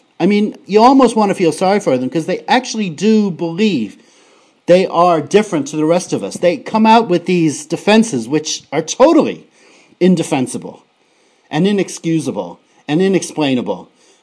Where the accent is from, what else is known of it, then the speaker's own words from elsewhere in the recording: United States; accent: American; who has a surname which forces my American accent to butcher the letter L, as it is known to do.